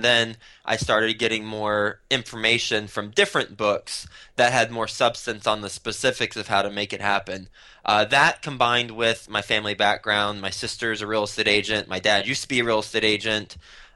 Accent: Fort Worth, Texas, United States; moved away as an adult; now in New York City, United States; I moved from Texas, where I'm from. I grew up in Fort Worth, Texas. Went to school in Texas at Texas Tech. Moved straight from Texas to New York City to work in advertising

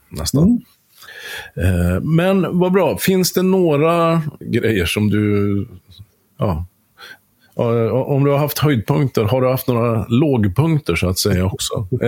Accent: Mälardalen, Sweden; även om jag är från Mälardalen

